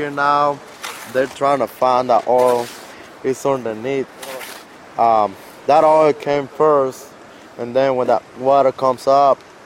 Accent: Guatemala; moved away as an adult; now in Hammond, United States; I'm from Guatemala. I've been living in South Carolina. Now I'm living in Hammond. I got on this job 3 weeks, and I've been living here in Louisiana for about 3 years.

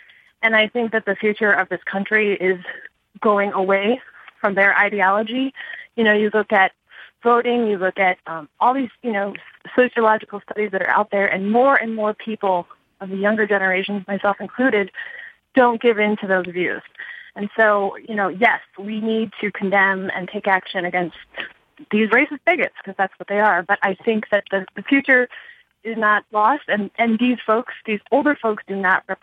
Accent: Detroit, Michigan, United States; now in Burlington, United States; I just wanted to say I grew up in the Detroit area, which is still one of the most racially segregated cities in the country.

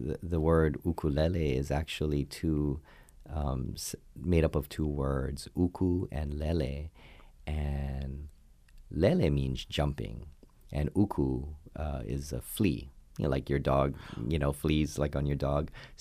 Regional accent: Hawaii, United States; And of course, growing up in Hawaii, all the kids play the ukulele.

